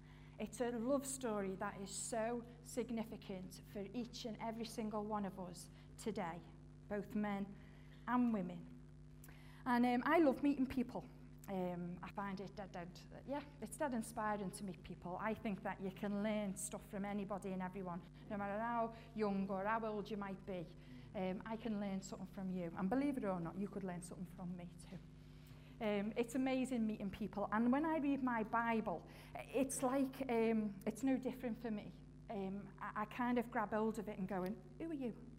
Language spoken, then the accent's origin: English; Liverpool, North West England, United Kingdom; like we're Scousers from Liverpool.